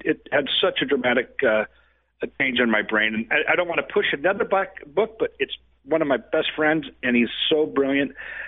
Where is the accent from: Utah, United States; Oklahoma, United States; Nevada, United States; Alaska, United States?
Nevada, United States; Reno; also born or lived in Lake Tahoe; I grew up in Lake Tahoe, Reno, and the backpacking, fly fishing, skiing really changed my life.